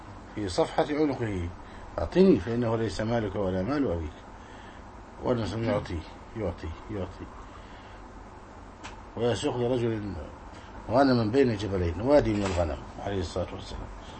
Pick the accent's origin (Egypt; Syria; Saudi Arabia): Egypt